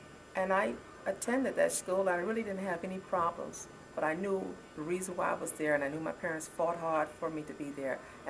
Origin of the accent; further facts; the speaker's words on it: Miami, Florida, United States; I was raised up here in Miami, born and raised in Miami, Florida, on 71st Terrace and 13th Avenue.